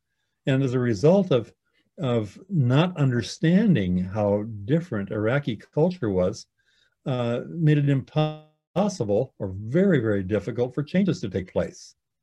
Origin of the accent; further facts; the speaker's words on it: South Dakota, United States; I grew up in South Dakota, as some of you know